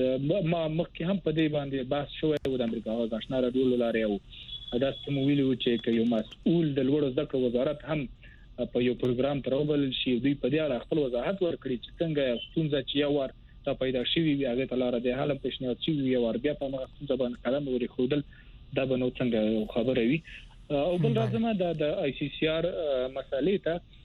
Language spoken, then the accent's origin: Pashto; Maidan Wardak, Afghanistan; زه اصل کې د وردګو د ولایت څخه یم او د تملوړ زده کړې کړې دي تر پنځه کال کې په هند کې